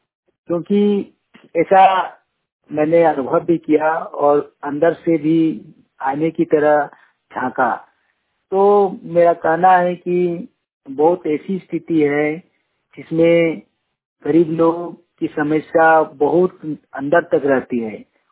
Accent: Kasma, Jharkhand, India; ग्राम कस्मा चट्टी, पंचायत कस्मा, जिला बोकारो, राज्य झारखंड का रहने वाला हूँ।

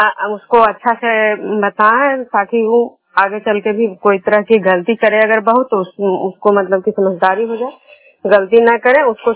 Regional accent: Bishnupur, Bihar, India; मैं विष्णुपुर ग्राम खजरा पंचायत नालंदा जिला नगरनौसा प्रखंड की निवासी हूँ।

